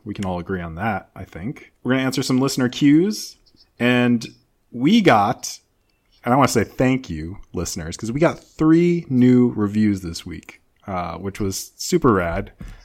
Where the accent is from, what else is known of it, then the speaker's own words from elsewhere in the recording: Vermont, United States; I'm from Vermont, so, you know, we're not really anything special either. Just a little tiny green mountain state. We're the Green Mountain State.